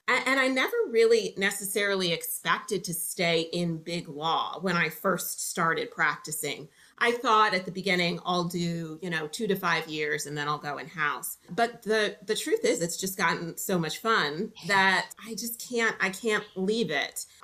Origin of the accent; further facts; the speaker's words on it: Connecticut, United States; now in Texas, United States; So I'm originally from Connecticut, although I now live and work in Texas.